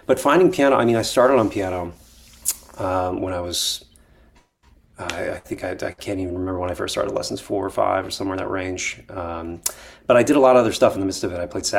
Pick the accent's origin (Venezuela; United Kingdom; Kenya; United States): United States; Dallas, Texas; But I tell people I'm from Dallas because I went to high school in Dallas.